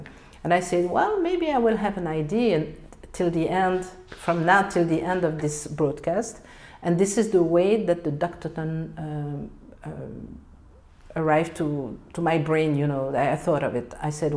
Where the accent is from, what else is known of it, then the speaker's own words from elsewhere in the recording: Belgium; moved away as an adult; So I'm Belgian. I come from Belgium. I came here about 3 years ago.